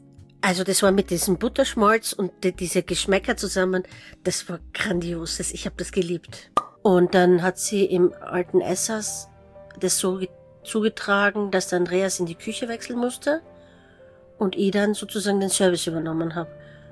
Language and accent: German; Styria, Austria; Ich selber als Steirerin bin ein ganz großer Fan von Muscatella zum Schnitzel